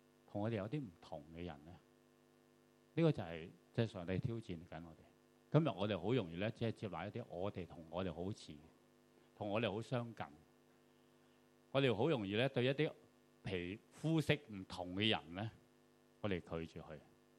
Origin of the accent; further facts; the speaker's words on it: Hong Kong; 我哋香港人哋指責我哋咧